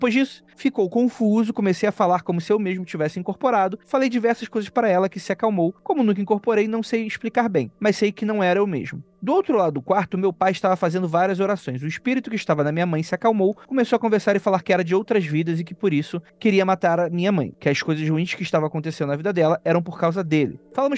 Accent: Guarulhos, São Paulo, Brazil; Sou de Guarulhos, SP.

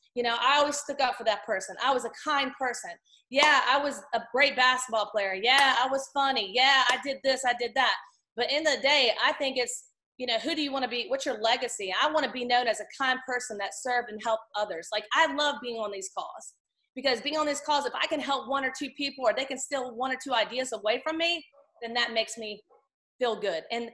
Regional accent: Virginia, United States; Boo Williams, who I played for, I'm from Virginia.

